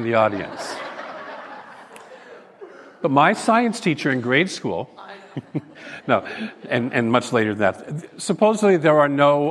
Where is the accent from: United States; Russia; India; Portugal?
United States; Portland, Oregon; also born or lived in New England; And I remember when I moved from Portland, where I grew up, to New England.